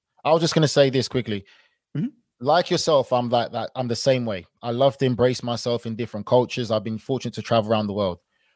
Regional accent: England, United Kingdom; I was born and raised in England.

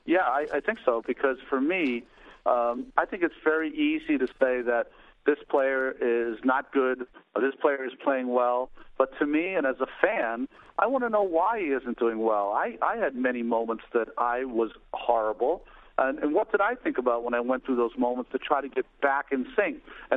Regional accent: Hawaii, United States; Well, of course I do. My mom has Hawaiian blood. I think everyone in Hawaii is just so excited that they have a native son.

